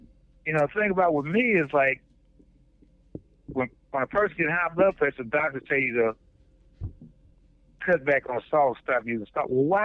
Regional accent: Detroit, Michigan, United States; but the only reason I said that is because I'm from Detroit.

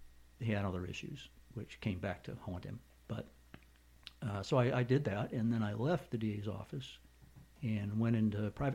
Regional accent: Savannah, Georgia, United States; Well, I'm from Savannah originally, born and raised here. Went to Savannah High School, thank you, Blue Jackets.

